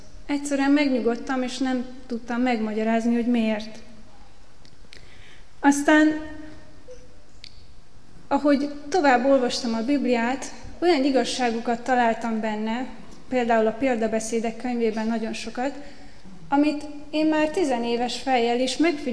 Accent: Eastern Hungary, Hungary; Kelet-Magyarországon születtem egy kisvárosban, és ott nőttem föl.

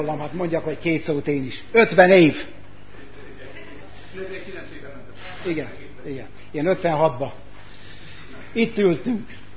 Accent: Oradea, Bihor, Romania; Nagyváradról jöttem.

